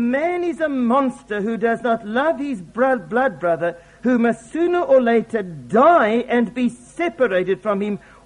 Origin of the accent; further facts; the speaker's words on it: South Africa; as we sometimes say in Afrikaans in my home country